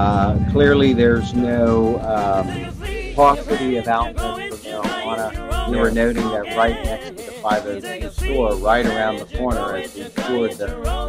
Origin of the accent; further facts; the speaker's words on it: Indiana, United States; also born or lived in New York City; I grew up in Indiana. Certainly back there, the story is all about hemp. I spent many years in New York City.